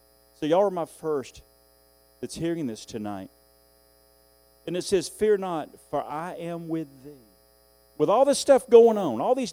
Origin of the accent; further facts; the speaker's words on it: the South, United States; I'm from the South, and I'm proud of it.